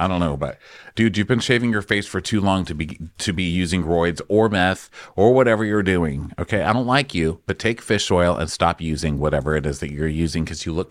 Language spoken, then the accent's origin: English; United States; I'm an American, so I'm like, put as many blades as you can in there